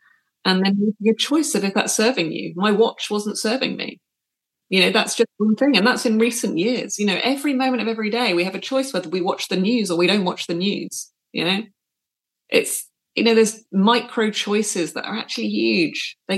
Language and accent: English; United Kingdom; I mean, I'm British.